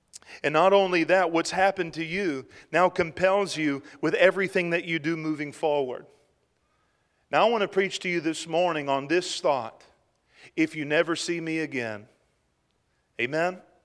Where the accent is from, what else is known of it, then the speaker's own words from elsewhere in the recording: United States; As an American, in light of a Honduran person, I'm a very different creature. In America, we love hot showers, don't we?